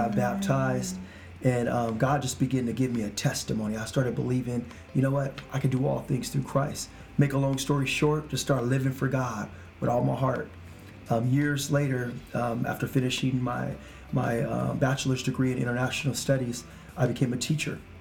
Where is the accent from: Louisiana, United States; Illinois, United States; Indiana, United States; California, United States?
California, United States; Stockton; So we're from Stockton, California.